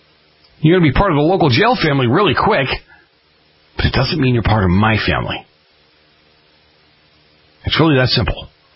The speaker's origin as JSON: {"language": "English", "town": "Boston", "region": "Massachusetts", "country": "United States", "tie": "born or raised there", "said": "Again, I grew up in Boston."}